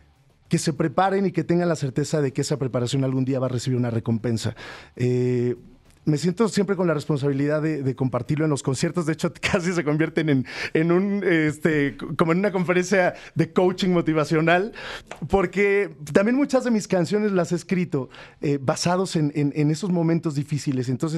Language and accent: Spanish; Tlaxcala, Mexico; yo crecí entre las milpas de mi pueblo, ¿no? Y los tapetes de aserrín y flores y en las faldas de la Malinche.